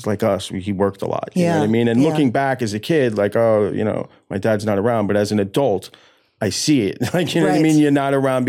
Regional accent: Queens, New York, United States; I grew up in Queens. I have an older brother, you know, a father who had a business and a mother.

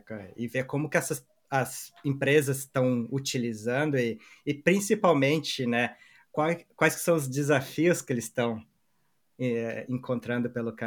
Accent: Caxias do Sul, Rio Grande do Sul, Brazil; Eu sou de Caxias do Sul, no Rio Grande do Sul

